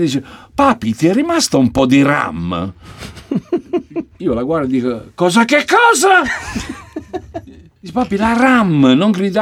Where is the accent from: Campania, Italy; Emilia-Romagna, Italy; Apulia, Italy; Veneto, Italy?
Apulia, Italy; Foggia; Foggia, proprio al centro.